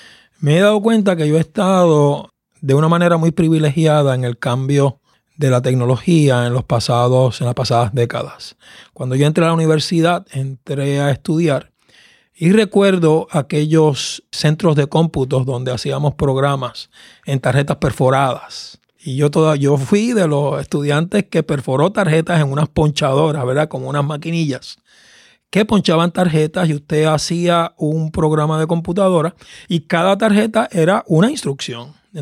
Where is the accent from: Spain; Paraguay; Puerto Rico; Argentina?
Puerto Rico; Caguas; yo soy del país de Caguas, un valle al centro de la isla, donde me crié y conocí el Evangelio. Así que soy de allá, del pueblo que junta campo y pueblo.